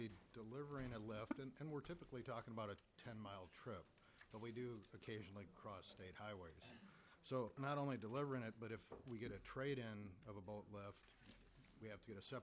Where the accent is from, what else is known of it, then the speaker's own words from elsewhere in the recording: Minnesota, United States; I'm from the Otter Tail County, Underwood area.